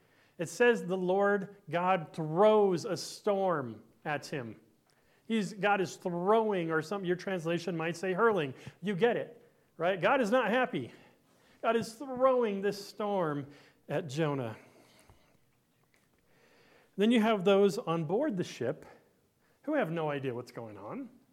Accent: Hollywood, California, United States; born there; I was born in Hollywood.

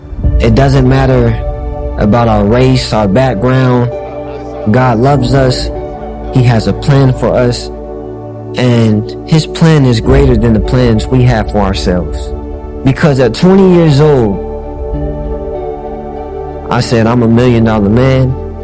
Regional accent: Jacksonville, Florida, United States; I said, I'm from Jacksonville. I'm from Florida.

